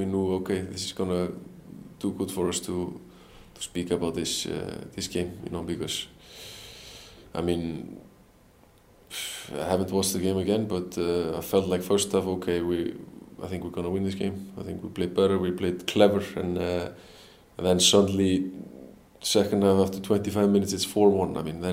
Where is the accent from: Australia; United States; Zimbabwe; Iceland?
Iceland; Selfoss, Southern Region; English is a second language; even though if Malmö are playing against my like Selfoss, my hometown club